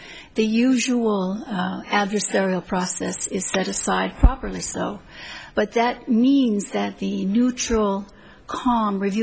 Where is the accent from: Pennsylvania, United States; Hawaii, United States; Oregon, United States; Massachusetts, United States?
Hawaii, United States; Honolulu; I'm from Honolulu, Hawaii.